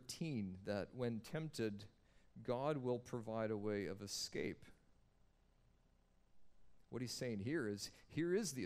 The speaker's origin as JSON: {"language": "English", "region": "Western Canada", "country": "Canada", "tie": "born or raised there", "said": "a fairly typical subdivision where I grew up in Western Canada"}